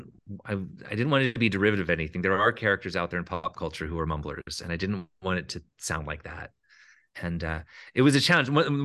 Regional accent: Atlanta, Georgia, United States; And this was in, of course, I grew up in Atlanta, and a wonderful, wonderful man named Sonny.

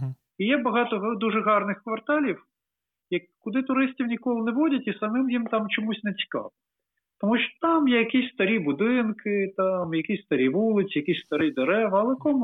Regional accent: Odesa, Odesa Oblast, Ukraine; Я ж народився, виріс в Одесі і дуже любив старовинні квартали.

